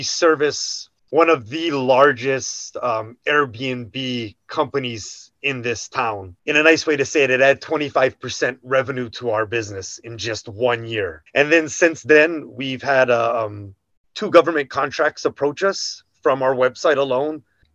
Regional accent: Hawaii, United States; now in Monterey, United States; I'm from Hawaii, so I have to throw a shock out there. We have a laundromat. It's 1,400 square feet here in Monterey, California.

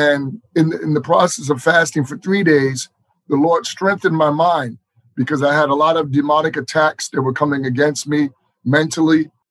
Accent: Harlem, New York, United States; also born or lived in Connecticut; I was born in Harlem. I grew up partially in New York and partially in Connecticut.

